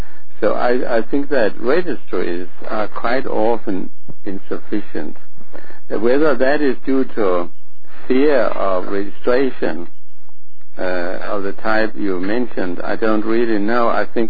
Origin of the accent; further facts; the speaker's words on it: Denmark; English is a second language; from Denmark.